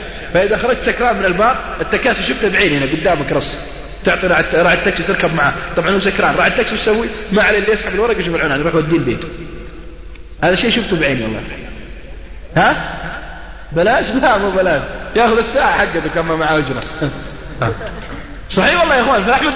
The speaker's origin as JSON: {"language": "Arabic", "region": "Al-Qassim", "country": "Saudi Arabia", "said": "هذا يسمونه عندنا في القصيم أثد"}